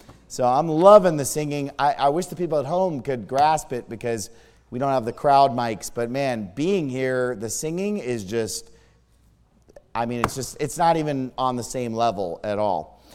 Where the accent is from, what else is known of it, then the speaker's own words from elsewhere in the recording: Sacramento, California, United States; I certainly wasn't a member of the Jewish community while growing up in Sacramento. I grew up in a Christian home, Christian school, Baptist church.